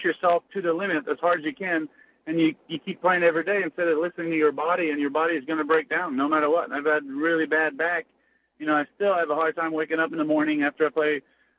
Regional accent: Canada; English is a second language; And, you know, I say French-Canadian. Sounds horrible. And now I'm doing an English interview.

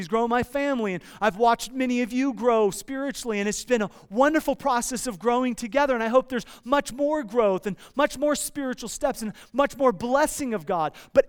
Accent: Iowa, United States; Now, I grew up in Iowa, and in Iowa, there's not a whole lot to do other than to grow things, okay?

